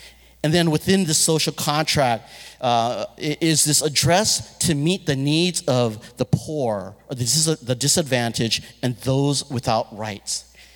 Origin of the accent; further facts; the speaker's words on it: United States; even as an American, whether it be in Hong Kong or Mexico, I kind of filter a lot of things through my American experience.